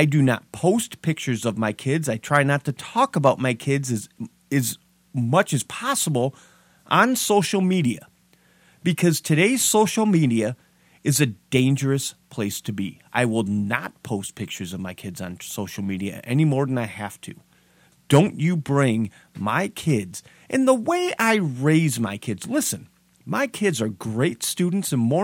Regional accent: Michigan, United States; Donald Trump was in my home state of Michigan in Battle Creek

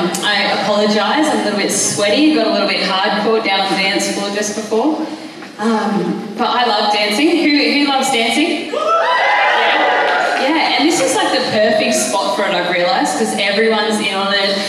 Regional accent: Australia; I'm a young person and I'm Australian and I love Jesus so much

